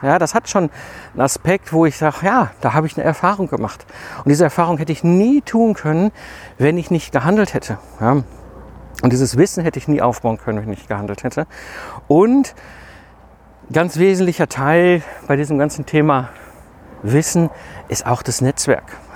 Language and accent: German; North Rhine-Westphalia, Germany; Jetzt komme ich ja aus dem Ruhrpott zwischen Kohle und Stahl groß geworden in den 80er und 90er Jahren.